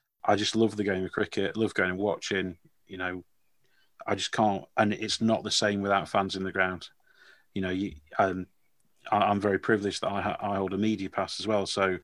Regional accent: East Midlands, United Kingdom; now in Derby, United Kingdom; I didn't grow up in Derby. I live in Derby now, but I grew up in Derbyshire.

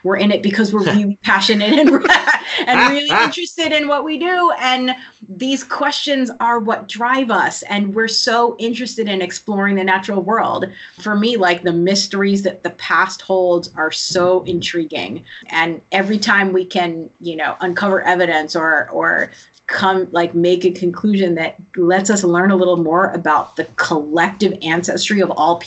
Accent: New York, United States; because it's the closest bridge to where I grew up in New York

